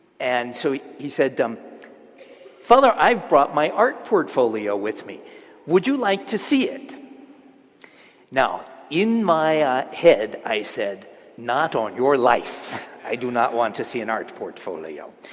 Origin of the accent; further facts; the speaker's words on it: Alameda, California, United States; I grew up in Alameda, the Isle of Style in the East Bay.